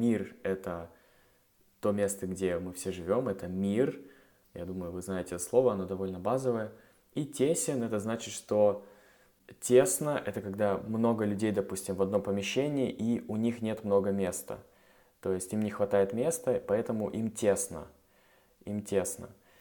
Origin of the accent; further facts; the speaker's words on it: Russia; я из России, он из Бельгии